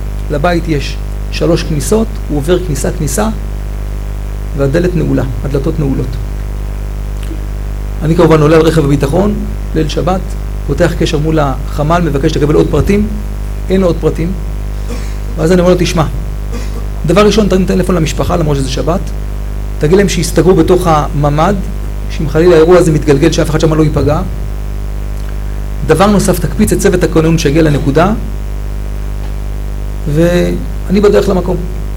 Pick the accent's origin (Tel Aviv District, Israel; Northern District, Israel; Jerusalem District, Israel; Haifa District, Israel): Haifa District, Israel; Haifa; בתור ילד גדלתי בחיפה